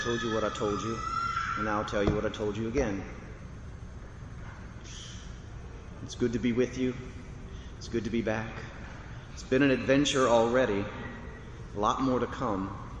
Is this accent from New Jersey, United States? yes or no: no; Ville Platte, Louisiana, United States; I'm from Villeplatte, we're all crazy.